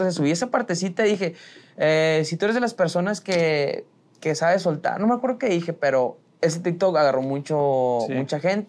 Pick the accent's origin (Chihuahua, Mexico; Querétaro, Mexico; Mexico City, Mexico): Chihuahua, Mexico; accent: Chihuahua; me quitó el acento de Chihuahua, Chihuahua.